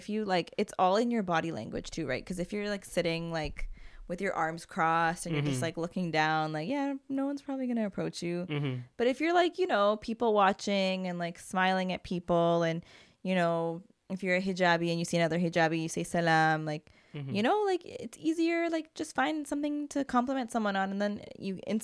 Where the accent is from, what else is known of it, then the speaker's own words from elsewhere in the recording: Nigeria; Yes, I'm from Nigeria. Love all the way from Nigeria.